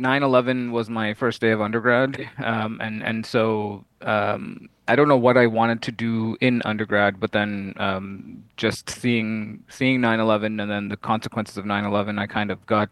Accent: Toronto, Ontario, Canada; also born or lived in Sri Lanka; So I was born in Sri Lanka, and I was born in 82, and then we... Once the civil war there got going, my parents and I migrated in 88, and I've kind of been in Toronto ever since.

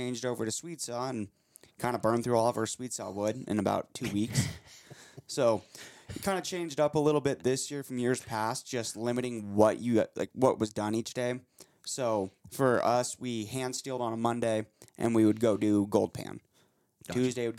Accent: Elko, Nevada, United States; Growing up in Elko, Nevada, you don't hear about many other mines in the world.

